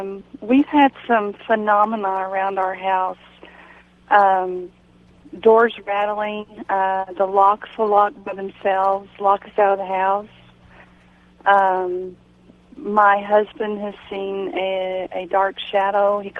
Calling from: Amarillo, Texas, United States

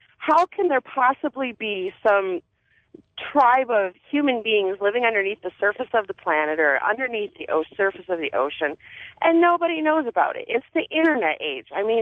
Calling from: Toledo, Ohio, United States; I'm calling from Toledo.

